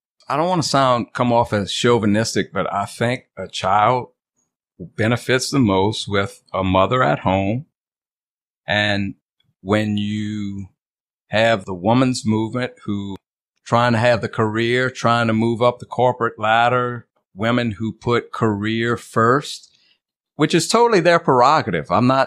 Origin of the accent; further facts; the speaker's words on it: Donaldsonville, Louisiana, United States; I'm from the dirty south, Donaldsonville, Louisiana, is where I was raised.